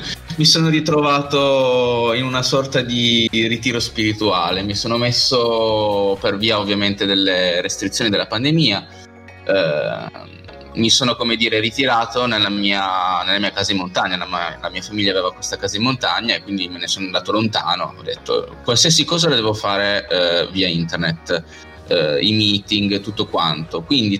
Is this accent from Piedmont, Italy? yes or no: yes; Piedmont, Italy; io sono piemontese, non vengo da un'altra parte d'Italia, sono di qui e anche di un paesino vicino a Torino